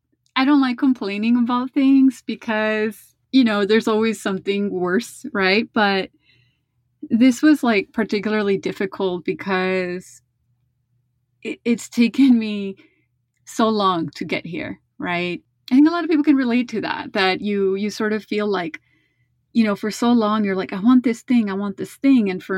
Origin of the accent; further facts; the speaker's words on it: Los Angeles, California, United States; I grew up in Boyle Heights, which is like in East LA. And, you know, the West Side is like a world away.